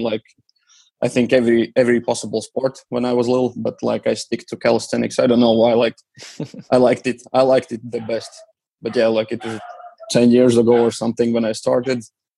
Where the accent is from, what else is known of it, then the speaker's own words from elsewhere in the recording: Riga, Latvia; they spend the money to like build some parks around my hometown, Riga.